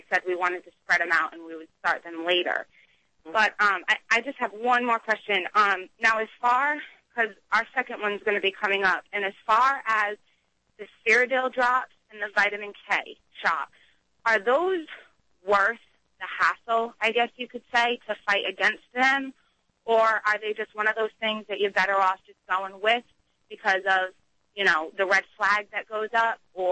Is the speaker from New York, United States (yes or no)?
no; Massachusetts, United States; I'm from Massachusetts, and in Massachusetts, homeopathic doctors or physicians, whatever you want to call them, are more accepted than they are down here.